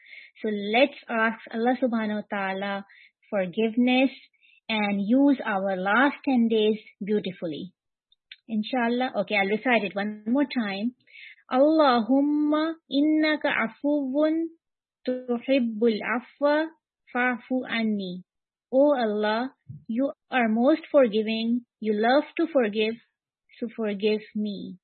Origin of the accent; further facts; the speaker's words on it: Atlanta, Georgia, United States; I'm also from Atlanta, Georgia.